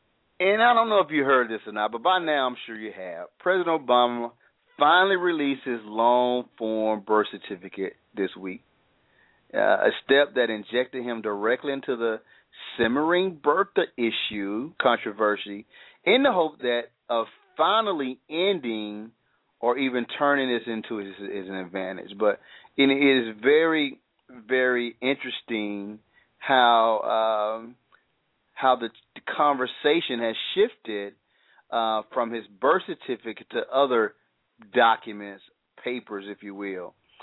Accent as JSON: {"language": "English", "region": "Alabama", "country": "United States", "said": "Now, I'm from Calhoun County area, but I was fortunate enough not to receive any of my family members did not receive any major damage."}